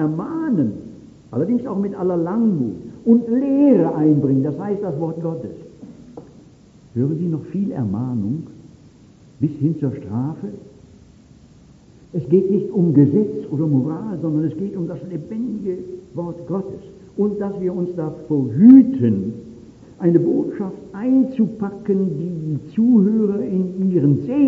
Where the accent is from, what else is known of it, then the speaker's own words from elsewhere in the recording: Baden-Württemberg, Germany; Ich gehe ja bei uns in meiner Heimat im weiteren Stuttgarter Raum auch in eine landeskirchliche Gemeinschaft.